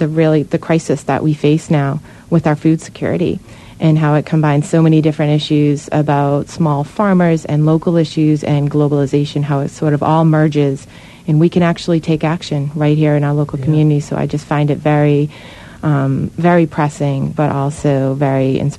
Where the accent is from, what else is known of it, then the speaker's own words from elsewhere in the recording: Marshfield, Massachusetts, United States; My hometown is Marshfield, Massachusetts. I'm from the South Shore.